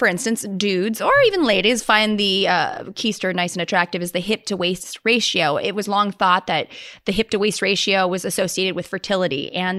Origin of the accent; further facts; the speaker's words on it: Scotland, United Kingdom; I'm Scottish